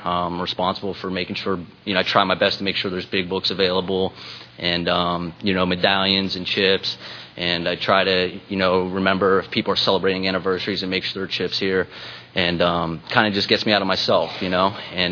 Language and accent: English; Pittsburgh, Pennsylvania, United States; I'm originally from Pittsburgh